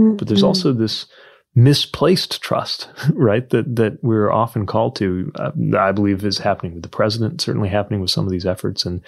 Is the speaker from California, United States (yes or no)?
no; Indiana, United States; Growing up in Indiana, serving in a military, joining under Don't Ask, Don't Tell